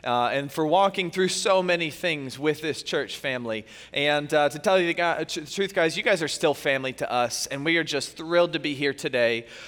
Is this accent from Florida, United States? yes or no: yes; Tampa, Florida, United States; And this is the guy that was born and raised in Tampa, Florida, okay?